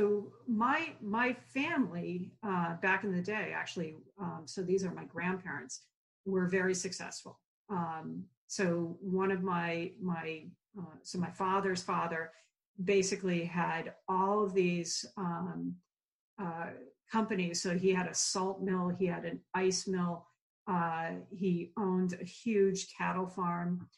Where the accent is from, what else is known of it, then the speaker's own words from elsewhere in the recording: Hopkinton, Massachusetts, United States; But I grew up 26 miles from Boston in Hopkinton. And Hopkinton back in the day was this little cow town.